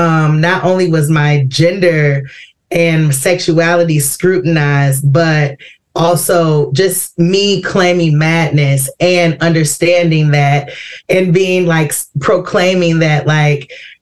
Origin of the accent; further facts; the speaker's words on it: Madison, Wisconsin, United States; also born or lived in Chicago; Yeah, I was born in Chicago, but I came to Madison quite young. I was around 4. So I've been here all of my life